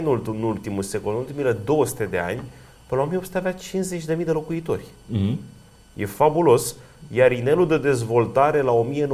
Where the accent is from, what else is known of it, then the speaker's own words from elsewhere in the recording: Bucharest, Romania; Eu sunt din drumul Taberii, unde până în anii 50 era câmp.